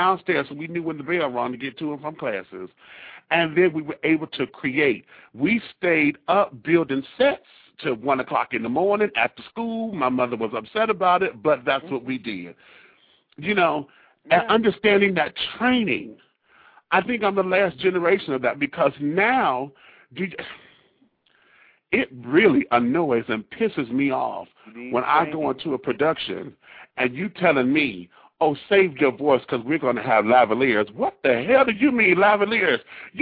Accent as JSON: {"language": "English", "town": "Detroit", "region": "Michigan", "country": "United States", "moved": "as an adult", "lives_now": "Atlanta, United States", "said": "Well, yeah, I'm from Detroit. I moved here 3 years ago."}